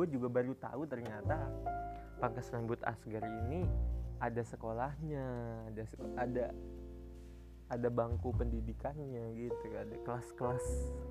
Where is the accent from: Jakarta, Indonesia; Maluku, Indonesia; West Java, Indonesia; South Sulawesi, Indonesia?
West Java, Indonesia; Garut; setiap namanya ada … itu menandakan gue asli Garut